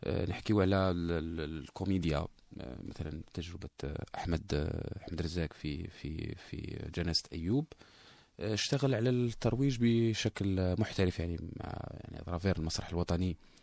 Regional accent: Algeria; ربما هذه تحدث عندنا في الجزائر

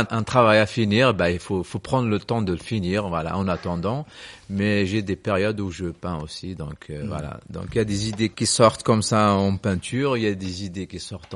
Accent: Kabylie, Algeria; born there; c'est là où je suis né. Donc, je viens de Kabylie.

